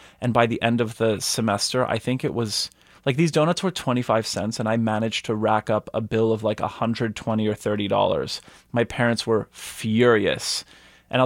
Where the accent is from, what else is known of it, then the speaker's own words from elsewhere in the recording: Montreal, Quebec, Canada; first language Polish; English is a second language; Very Polish, I would say. It was my first language. For most of my youth, went to church every Sunday, Polish school every Saturday.